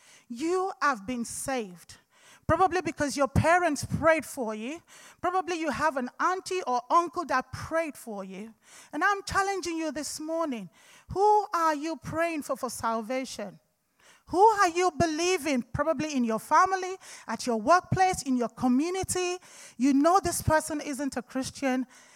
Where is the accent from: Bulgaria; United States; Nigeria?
Nigeria; One of the things I saw when I was growing up in Nigeria